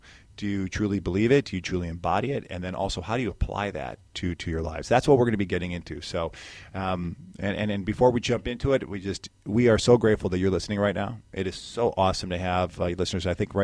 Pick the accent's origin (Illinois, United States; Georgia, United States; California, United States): Illinois, United States; Chicago; accent: Chicago; now in Stuart, United States; Podcast, my Chicago accent just came out.